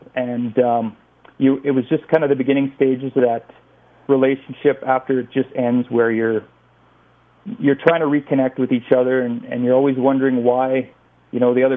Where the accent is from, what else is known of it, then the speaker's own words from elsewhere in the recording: Manitoba, Canada; now in Alberta, Canada; I was originally from Manitoba. I'm now based loosely in Alberta. It's kind of a back and forth situation.